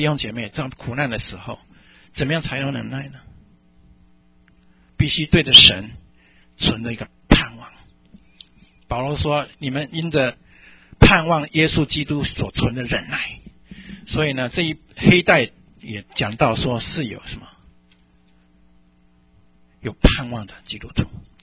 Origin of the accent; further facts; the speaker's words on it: China; 到今天也一样，我们中国人讲说什么钱不露白嘛，是吧？